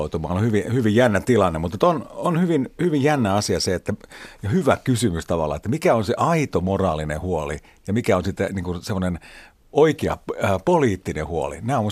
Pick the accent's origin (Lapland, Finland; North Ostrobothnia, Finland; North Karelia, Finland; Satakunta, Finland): North Ostrobothnia, Finland; Oulu; Mä itse tuun Oulusta